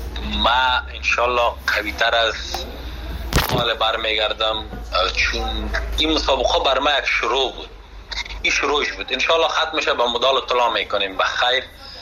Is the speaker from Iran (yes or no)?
no; Afghanistan; خودم از افغانستان آمدم